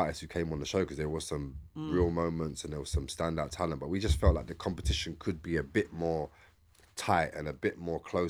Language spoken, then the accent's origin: English; London, United Kingdom; I'm from East London